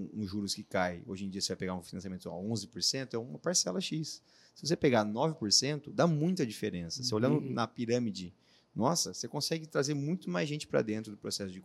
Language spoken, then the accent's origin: Portuguese; Brazil; Mas eu, sendo brasileiro, entendendo o que é Brasil